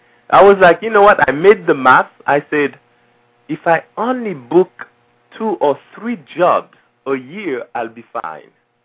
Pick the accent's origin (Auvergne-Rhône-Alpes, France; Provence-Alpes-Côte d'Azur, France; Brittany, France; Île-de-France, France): Île-de-France, France; Paris; also born or lived in Haiti; Well, I was born in Haiti. I grew up in Paris. That's where I studied.